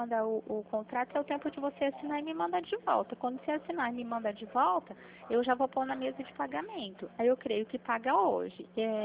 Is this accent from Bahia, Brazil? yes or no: no; Pirassununga, São Paulo, Brazil; sou de Pirassununga.